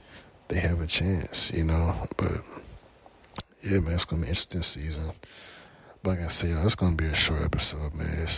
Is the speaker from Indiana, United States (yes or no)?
no; Washington, District of Columbia, United States; Another player from the Washington Mystics, my hometown team, the Mystics